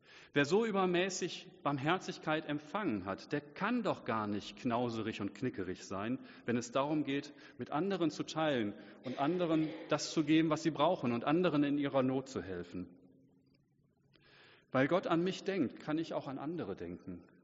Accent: Oldenburg, Lower Saxony, Germany; wir als Oldenburger so im Speziellen. Wir leben in einer schönen Stadt

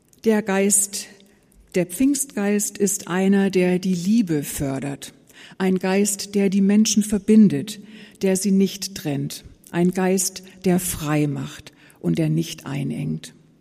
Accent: Southern Germany, Germany; Ich bin ja nun als Süddeutsche hier in der norddeutschen Diaspora

